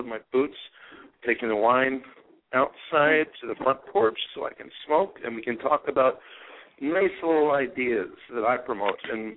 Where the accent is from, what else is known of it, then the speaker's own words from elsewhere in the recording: Harrisburg, Pennsylvania, United States; I grew up in Harrisburg, Pennsylvania.